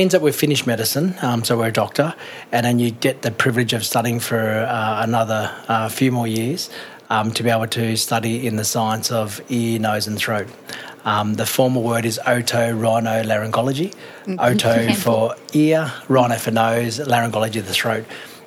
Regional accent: Shoal Bay, New South Wales, Australia; I'm a Warramai man, a proud Warramai man, and I grew up in Shoal Bay.

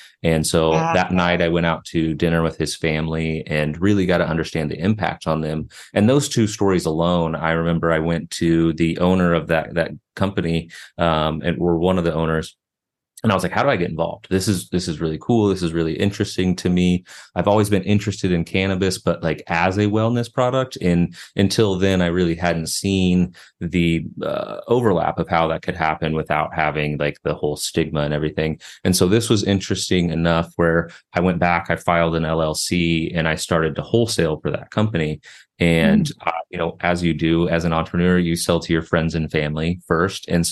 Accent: Kansas, United States; I'm a guy from Kansas that lived in the mountains for a while. I'm living back in Kansas City now

